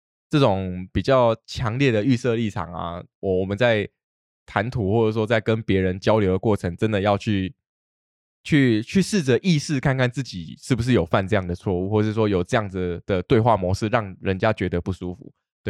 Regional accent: Taiwan; 师傅就很好奇的听到我的口音，就知道我是台湾人，

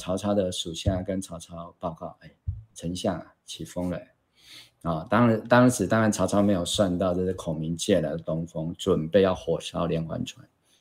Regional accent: Kaohsiung, Taiwan; also born or lived in Xingang, Chiayi; 我家己新港人啦。 嗯， 好、哦。六岁搬来高雄，

